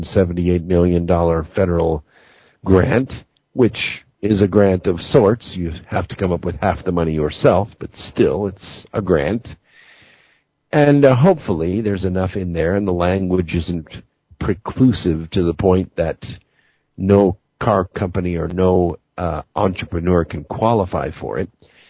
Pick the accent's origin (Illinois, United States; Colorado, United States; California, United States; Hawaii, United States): California, United States; Los Angeles; I grew up in Los Angeles, and when I would wake up in the morning at 6 o'clock before going to high school, I could see the San Bernardino Mountains from my house.